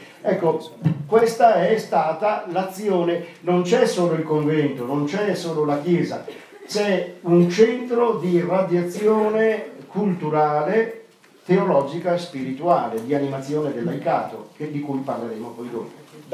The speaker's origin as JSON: {"language": "Italian", "town": "Reggio Emilia", "region": "Emilia-Romagna", "country": "Italy", "also_born_or_lived": "Rimini", "said": "Abbiamo Reggio Emilia, che è la mia città"}